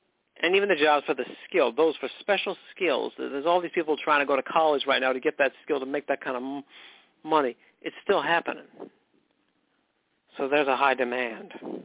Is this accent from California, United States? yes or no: yes; McKinleyville, California, United States; personally, I'm a soul from the town of McKinleyville, California. Where horses have the right of way. I'm from McKinleyville, and you know what?